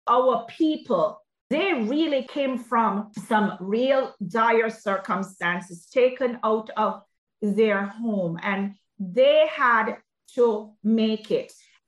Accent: Jamaica; I'm from Jamaica and I'm mixed. I'm out of many one people, Jewish, Irish, East Indian, Black, everything you can think of, Heinz 57.

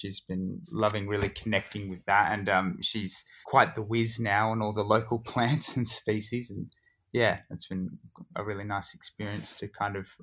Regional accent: Castlecrag, New South Wales, Australia; I was brought up in Castle Crag, and there's a lot of history there about conservation and people living closely with the environment.

